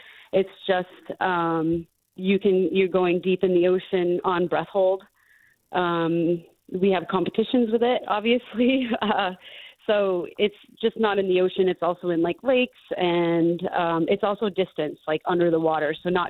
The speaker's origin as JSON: {"language": "English", "region": "Maine", "country": "United States", "also_born_or_lived": "Hawaii", "said": "I lived in Hawaii for a long time. I'm originally from Maine and I'm back here now."}